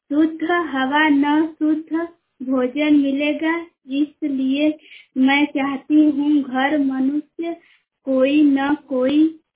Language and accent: Hindi; Varanasi, Uttar Pradesh, India; मैं बनारस की रहने वाली हूँ।